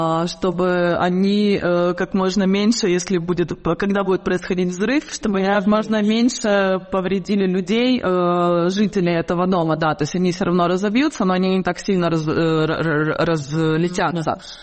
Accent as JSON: {"language": "Russian", "town": "Odesa", "region": "Odesa Oblast", "country": "Ukraine", "tie": "born there", "moved": "yes"}